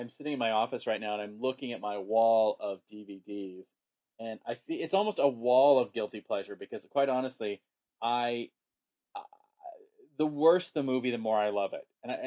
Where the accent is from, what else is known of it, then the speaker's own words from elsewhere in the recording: Helena, Montana, United States; some chick from my hometown of Helena, Montana, she was in it